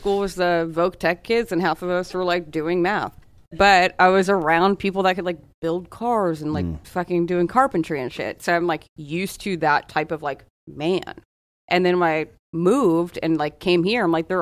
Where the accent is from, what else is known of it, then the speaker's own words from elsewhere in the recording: Massachusetts, United States; Massachusetts, baby OG.